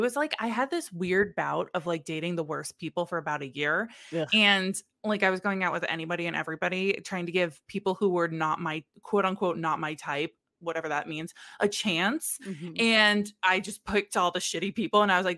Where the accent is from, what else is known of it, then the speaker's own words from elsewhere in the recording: Midwest, United States; We are in the Midwest. We grew up in the Midwest, both you and I.